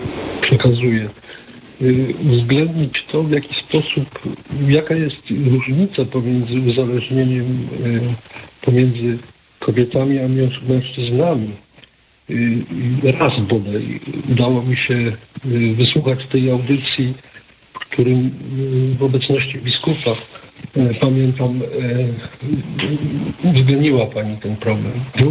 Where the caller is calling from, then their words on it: Greater Poland Voivodeship, Poland; z Południowej Wielkopolski.